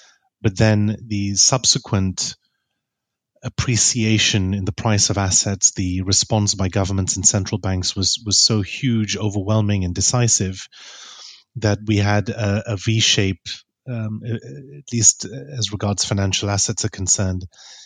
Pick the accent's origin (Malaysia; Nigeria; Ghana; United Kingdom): Malaysia; also born or lived in United States; We are of Indian ancestry, and both my parents were born in Malaysia, so a Malaysian.